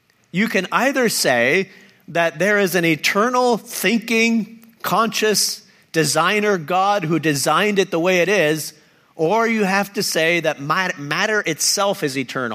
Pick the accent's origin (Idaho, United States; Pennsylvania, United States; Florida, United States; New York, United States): Pennsylvania, United States; Ephrata; And I grew up in Lancaster County here. Well, the first 13 years of my life, I lived in close to Ephrata.